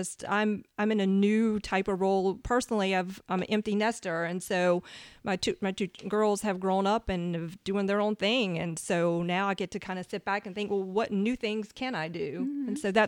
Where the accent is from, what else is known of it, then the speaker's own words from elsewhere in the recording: Warrington, North Carolina, United States; now in Mount Pleasant, United States; I live in Mount Pleasant currently, but I grew up in Warrington, North Carolina, the eastern part of the state. We grew hay and had chickens.